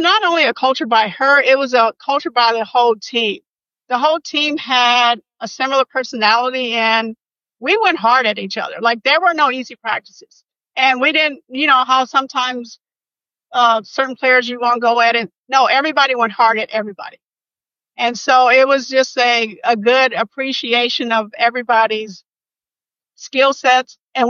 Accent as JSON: {"language": "English", "town": "Fresno", "region": "California", "country": "United States", "tie": "born or raised there", "said": "I grew up in Fresno."}